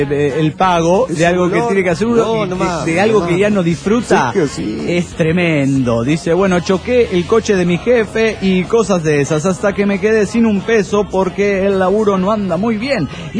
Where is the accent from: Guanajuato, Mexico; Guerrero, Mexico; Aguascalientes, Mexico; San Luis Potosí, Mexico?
Aguascalientes, Mexico; de Aguascalientes.